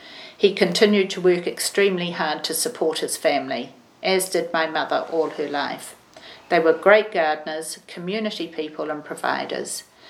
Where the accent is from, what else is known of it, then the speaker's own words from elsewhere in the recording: Thames, Waikato, New Zealand; born there; I was born in Thames in 1947. I was the third daughter of a third-generation farming family on the Harrachie Plains.